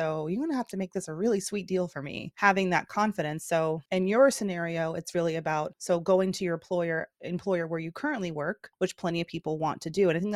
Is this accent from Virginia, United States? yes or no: no; Georgia, United States; I'm from Georgia originally, and like Six Flags, you go to the amusement park with your siblings.